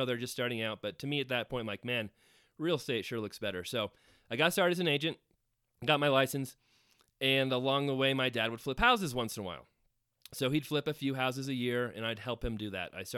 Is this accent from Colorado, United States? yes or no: yes; Greeley, Colorado, United States; I grew up in Greeley, Colorado. My dad was a real estate agent since the time I was born, so I grew up with real estate.